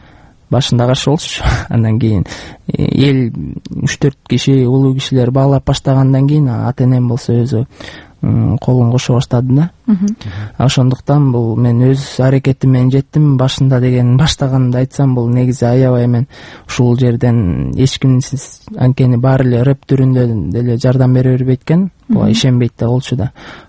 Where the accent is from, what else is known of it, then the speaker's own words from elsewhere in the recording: Bishkek, Kyrgyzstan; Мен 1988-жылы Бишкек шаарында 2-роддомдо төрөлүп өскөм.